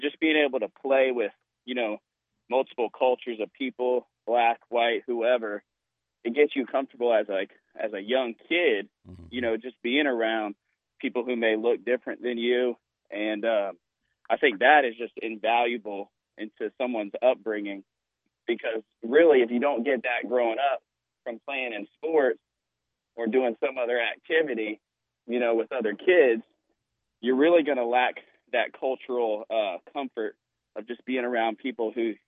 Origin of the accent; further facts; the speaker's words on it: Jacksonville, United States; Like for me, I grew up in Jacksonville, but I played multiple sports, baseball, basketball, football.